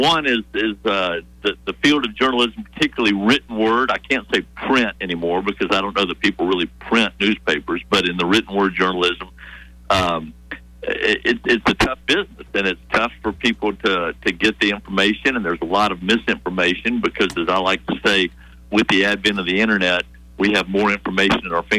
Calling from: Birmingham, Alabama, United States; I'm in Birmingham.

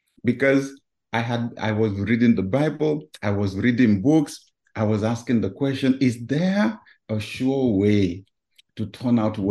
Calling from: Atlanta, Georgia, United States; Well, I am speaking from Atlanta, Georgia.

